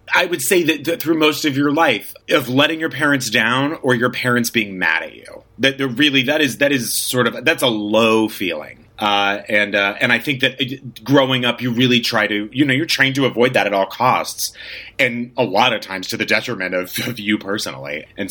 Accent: El Paso, Texas, United States; I mean, I grew up in El Paso, Texas, which is a fairly, you know, it's a city for sure, but I grew up in a very, on the west side of town

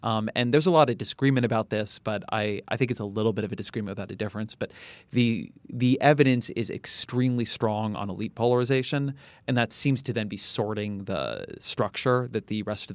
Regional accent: California, United States; I am a Californian and a father, and I'm Jewish and I'm a vegan

